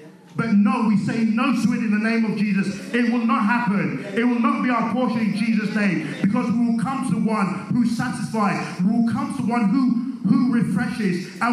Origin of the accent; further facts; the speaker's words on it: Nigeria; Like I say, growing up in Nigeria, we've looked for water in the past and we go to some wells and the wells are dry.